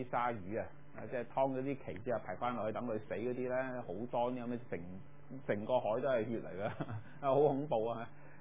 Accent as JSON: {"language": "Cantonese", "country": "China"}